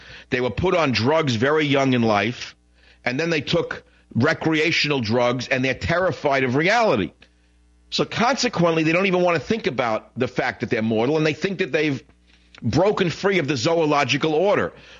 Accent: New York, United States

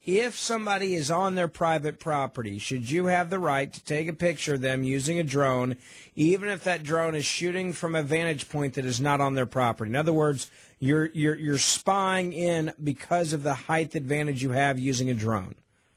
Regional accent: Memphis, Tennessee, United States; I want to go to Josh in my hometown of Memphis, Tennessee.

